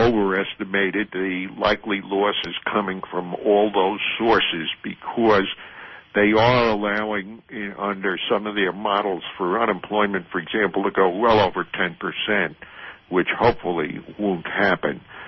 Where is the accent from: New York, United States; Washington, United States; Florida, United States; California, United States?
New York, United States; now in Tennessee, United States; I live in Tennessee, and I'm from New York.